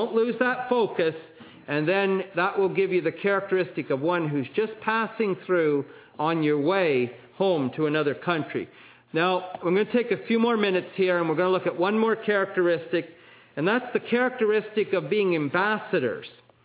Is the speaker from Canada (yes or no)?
yes; Canada; And I tell them I'm a Canadian.